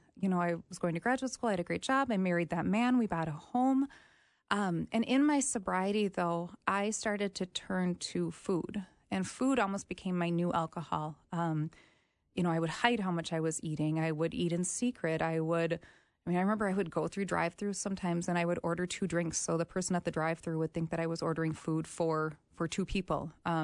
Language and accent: English; Minneapolis, Minnesota, United States; I am 37 years old. I grew up in the Twin Cities.